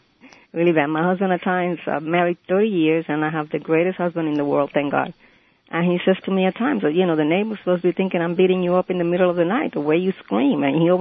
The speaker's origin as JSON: {"language": "English", "country": "Puerto Rico", "tie": "born or raised there", "said": "Puerto Rico."}